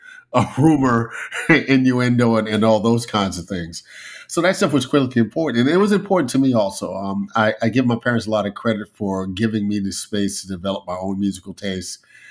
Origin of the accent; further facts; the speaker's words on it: South Bronx, New York, United States; what I remember about growing up in the South Bronx were very close-knit families. Close-knit communities, you know, these were, you know, folks who were just migrated, as was the case with my parents, from the Deep South.